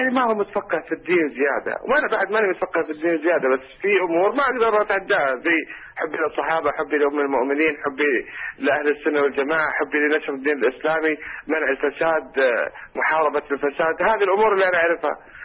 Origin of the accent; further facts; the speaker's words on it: Saudi Arabia; إحنا كمواطنين سعوديين شرفاء